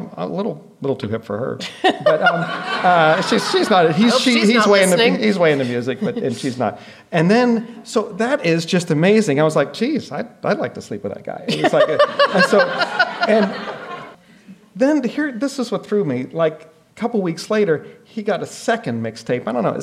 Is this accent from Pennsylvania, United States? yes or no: yes; Pittsburgh, Pennsylvania, United States; I grew up in Pittsburgh. It was Devil's Night, 1980.